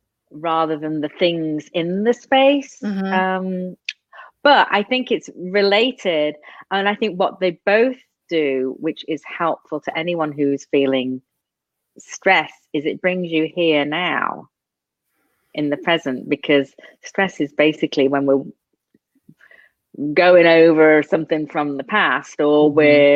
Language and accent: English; England, United Kingdom; You know, I'm from England, and my two best friends in the world are in England